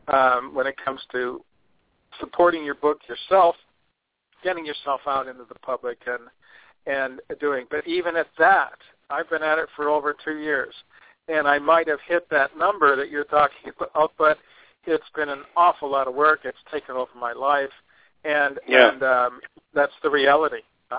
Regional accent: Montclair, California, United States; I have, Steve and I, for anyone that's interested, go back to, we grew up together in Montclair, California.

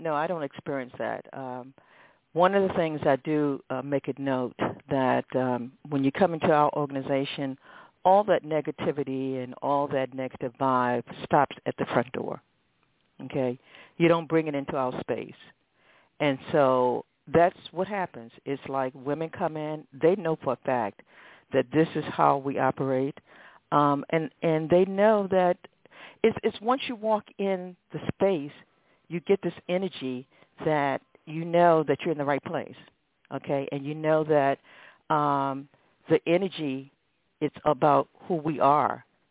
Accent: Baltimore, Maryland, United States; I grew up in East Baltimore, right down the street from Johns Hopkins Hospital.

